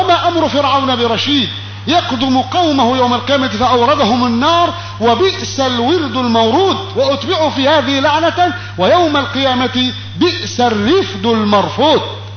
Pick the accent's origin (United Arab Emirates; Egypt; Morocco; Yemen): Egypt; في بلدنا مصر مثلا هانت بلدنا على الله